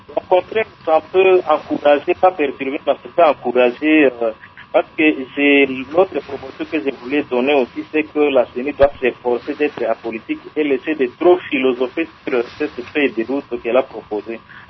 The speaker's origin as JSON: {"language": "French", "country": "DR Congo", "said": "En tant que Congolais"}